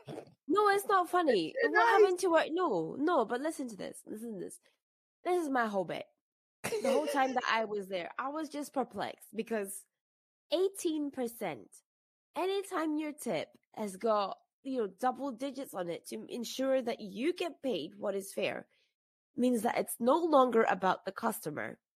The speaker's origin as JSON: {"language": "English", "country": "United Kingdom", "said": "being like British AF, and I didn't realize I was British AF until this moment."}